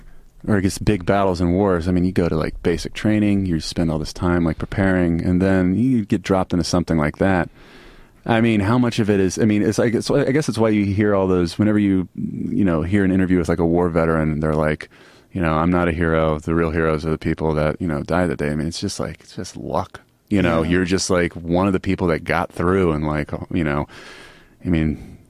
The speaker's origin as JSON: {"language": "English", "region": "New York", "country": "United States", "tie": "born there", "said": "Well, I was born in New York, and I came down. And all of my family like lived in Virginia"}